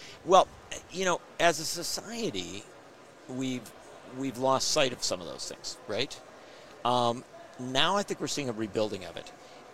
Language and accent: English; Kenosha, Wisconsin, United States; Growing up around Kenosha, Wisconsin, which was an auto union town, very militant auto union, Local 72.